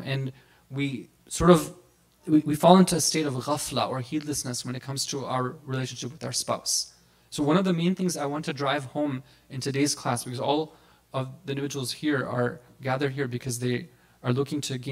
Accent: Minnesota, United States; You know, I remember some years back in my home state of Minnesota

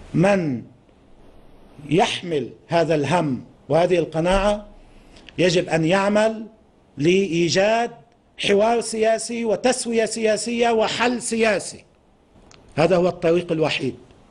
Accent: Lebanon; ذات الصلة بالملف السوري بس إلى علاقة فينا كلبنانيين

